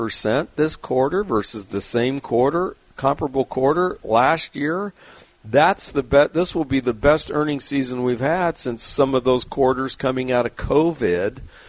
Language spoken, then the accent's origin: English; San Diego, California, United States; growing up in San Diego, we had some great morning talk radio.